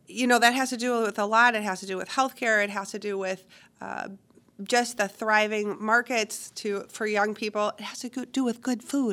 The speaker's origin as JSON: {"language": "English", "town": "Viroqua", "region": "Wisconsin", "country": "United States", "said": "I'm from Viroqua. And so in Viroqua, there are quite a few."}